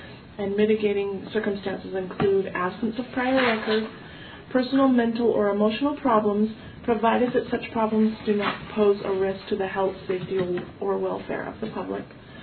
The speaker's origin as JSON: {"language": "English", "region": "California", "country": "United States", "moved": "yes", "said": "I'm originally from California, so I've only lived in Utah for about 8 or 9 years at this point."}